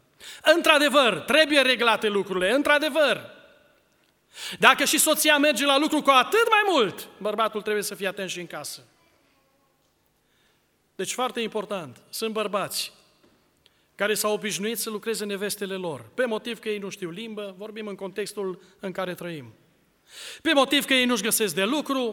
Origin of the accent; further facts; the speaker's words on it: Romania; Ideea de la români, și noi suntem români.